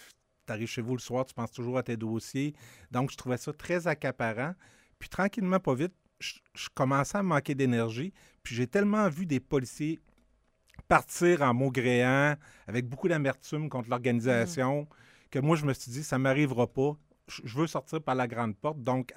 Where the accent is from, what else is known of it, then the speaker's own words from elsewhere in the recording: Quebec City, Quebec, Canada; je venais de Québec